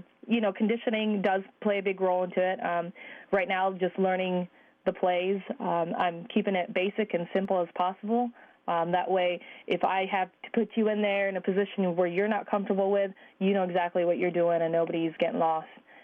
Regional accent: Kodiak, Alaska, United States; I grew up in Kodiak, Alaska.

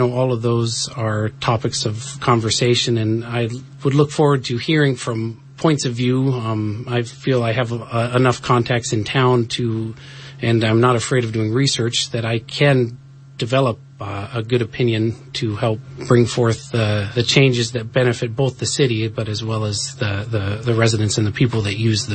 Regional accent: Alaska, United States; Yes, born and raised in Alaska. I grew up on the Kenai Peninsula. I moved to Wrangell, I think, full-time 2013.

